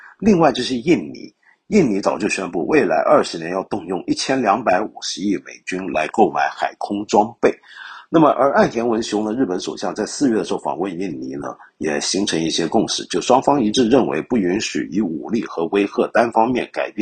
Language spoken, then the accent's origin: Chinese; China; 我们中国人在讲我们中国网民自己怎么看